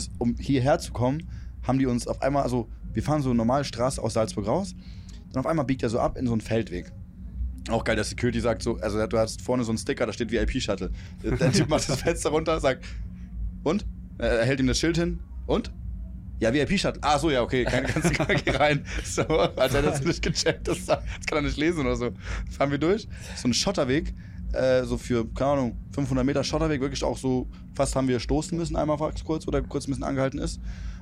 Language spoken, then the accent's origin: German; Switzerland; Ich bin Schweizer